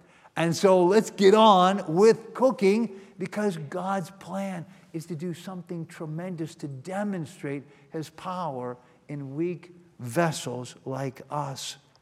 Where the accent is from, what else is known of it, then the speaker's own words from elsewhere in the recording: Virginia, United States; I grew up in Virginia and spent days and weeks hiking the Appalachian Trail, and so I thought I knew about mountains until I drove out west and I saw the Rockies.